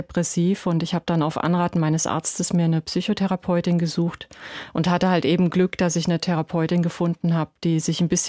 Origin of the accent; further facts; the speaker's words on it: Odenwald, Germany; Ich komme aus der Odenwälder Gegend.